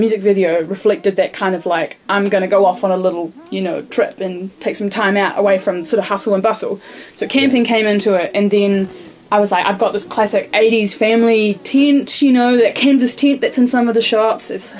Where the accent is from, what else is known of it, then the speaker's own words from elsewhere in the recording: Christchurch, Canterbury, New Zealand; I grew up in Otatahi, and, like, they would take us up to Victoria Park on the hill